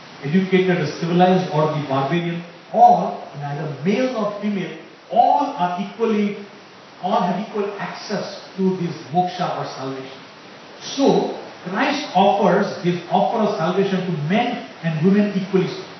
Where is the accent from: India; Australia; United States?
India; Gujarat; So, I told you I come from Gujarat. My wife comes from Chennai.